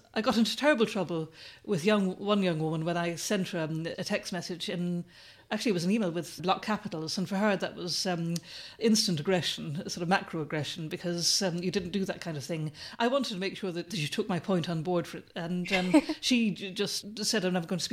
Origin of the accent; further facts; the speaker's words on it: Ireland; And when I was growing up in Ireland, though, you had a kind of etiquette